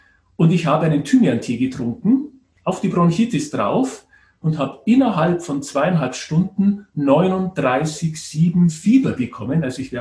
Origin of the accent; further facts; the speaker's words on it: Bavaria, Germany; now in Vienna, Austria; wie man vielleicht an den wenigen Sätzen schon hört, ich bin ein Bayer in Wien, Bayern groß geworden.